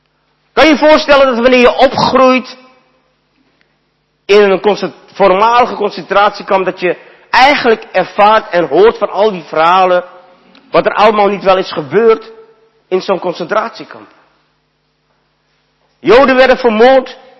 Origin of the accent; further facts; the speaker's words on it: Vught, North Brabant, Netherlands; in de voormalige Joodse concentratiekamp in Vught. En daar ben ik tot leven gekomen. En we woonden eigenlijk afgesloten van de buitenwereld. Als Molukkers werden we daar geplaatst. Ik ben opgegroeid in een barak, een houten barak.